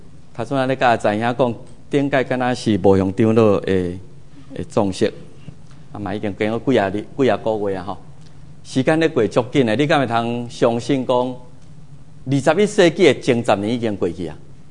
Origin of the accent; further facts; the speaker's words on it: Taiwan; now in United States; 为着我的故乡台湾来祈祷，求你让我所站起的这个国家，也让我在故乡来庆祝所谓建国一百年